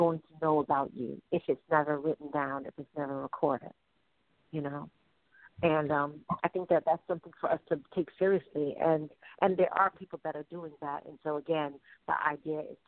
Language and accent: English; England, United Kingdom; born there; I was born in England, and my family's from Barbados and Montserrat.